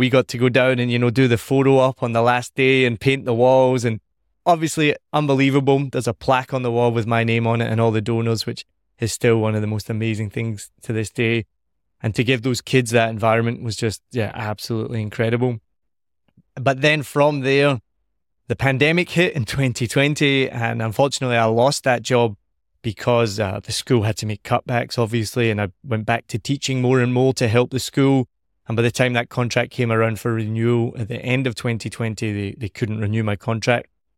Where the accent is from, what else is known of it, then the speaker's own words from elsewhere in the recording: Scotland, United Kingdom; also born or lived in United States / Australia / New Zealand; Well, you know, I'm Scottish, right? So obviously I like to talk.